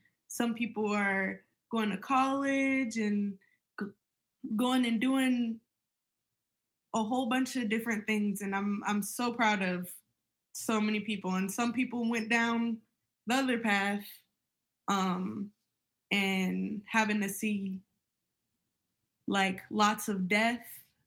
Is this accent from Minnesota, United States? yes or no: yes; Minneapolis, Minnesota, United States; Yeah, I grew up in North Minneapolis. I graduated from North High School. Yeah, I'm from North.